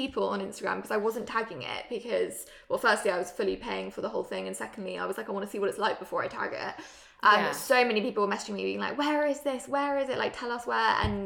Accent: Chertsey, South East England, United Kingdom; born there; I was born in Chertsey, which is like next near Thorpe Park. It's not very glamorous at all.

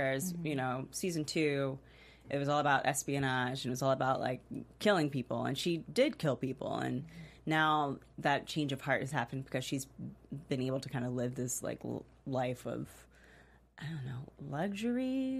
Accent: the South, United States; I want to call it moonshine because I'm from the South

